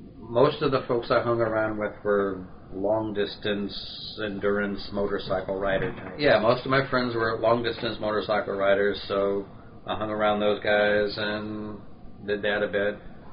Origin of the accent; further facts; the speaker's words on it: St. Louis, Missouri, United States; I grew up pretty much in St. Louis, went to school in St. Louis